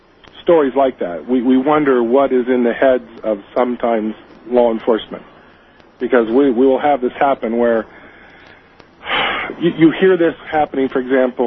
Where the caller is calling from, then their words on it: Zanesville, Ohio, United States; Yes, I'm from Ohio, actually in Zanesville, just right up road from Caldwell.